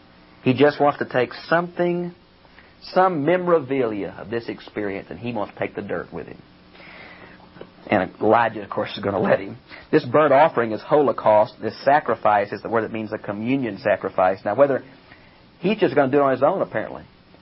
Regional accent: Houston, Texas, United States; I'm from Houston, Texas.

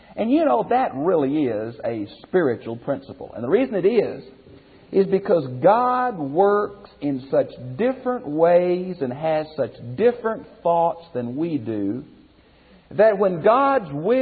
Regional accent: Houston, Texas, United States; You know, I'm from Houston. We think a weed in the concrete's agriculture

